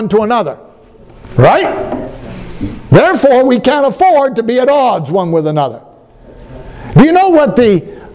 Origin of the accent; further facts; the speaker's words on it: Westbrook, Maine, United States; I'm from the Northeast. I'm born in Maine to be exact, Westbrook, Maine to be exact, outside of Portland.